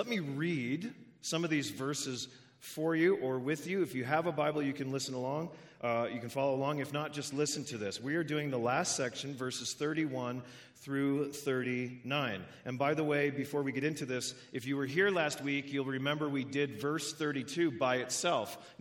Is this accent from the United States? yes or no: no; Canada; And I was a terrible basketball player because I came from Canada.